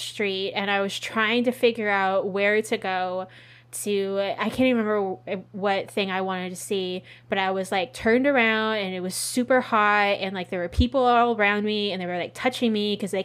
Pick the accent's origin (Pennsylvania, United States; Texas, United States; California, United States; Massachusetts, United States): California, United States; I am from California, so humidity is not a thing that I can deal with very well.